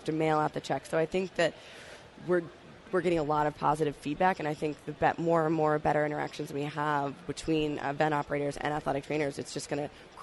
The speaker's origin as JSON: {"language": "English", "region": "Pennsylvania", "country": "United States", "said": "I'm from Pennsylvania, so 2.5 hours is like, forget it, I'm not driving over there."}